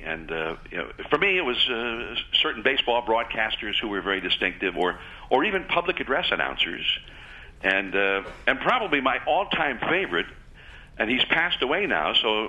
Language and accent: English; California, United States; growing up near San Francisco